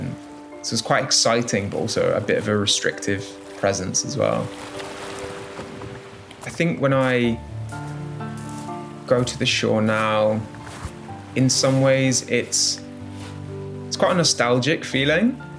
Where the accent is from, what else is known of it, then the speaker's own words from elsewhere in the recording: Isle of Arran, Scotland, United Kingdom; I grew up on an island in Scotland called the Isle of Arran.